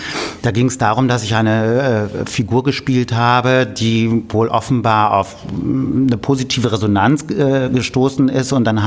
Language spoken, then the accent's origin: German; Hamburg, Germany; oder moin, wie man bei uns in Hamburg sagt.